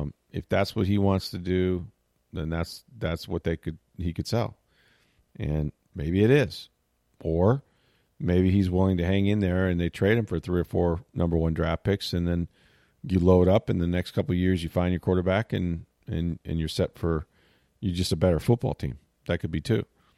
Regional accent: St. Petersburg, Florida, United States; It's another racing season starting right here in my hometown of St. Petersburg.

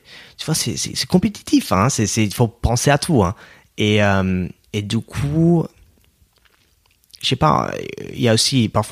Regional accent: United States; French is a second language; dès que je dis que je suis américain

